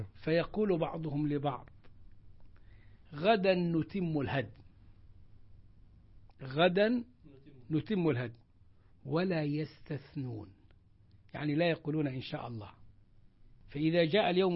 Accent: Egypt; عندنا في سيناء في مصر

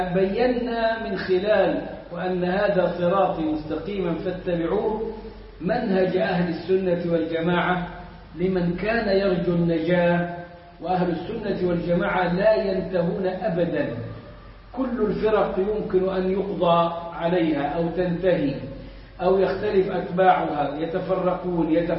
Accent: Egypt; إحنا عندنا في مصر الخطبة والدرس، اللي ما نكملوش في الخطبة نكمله في الدرس

